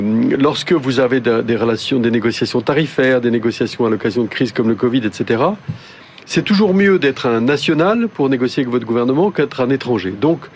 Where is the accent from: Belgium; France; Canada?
France; en tant que Français